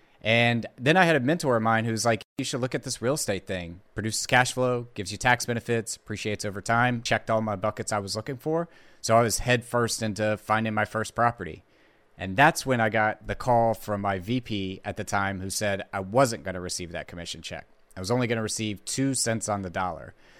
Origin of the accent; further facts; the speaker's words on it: Tennessee, United States; also born or lived in Nashville; I'm based out of East Tennessee in the foothills of Appalachia, moved to Nashville back in 2008